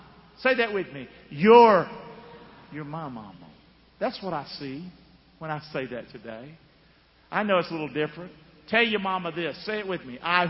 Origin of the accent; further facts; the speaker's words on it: Rockingham, North Carolina, United States; I grew up in Rockingham. We hardly had a television.